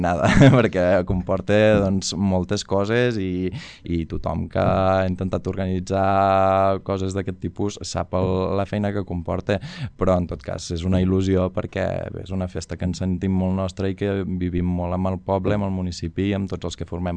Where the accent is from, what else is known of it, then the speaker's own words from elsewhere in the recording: Catalonia, Spain; ja no només com a catalans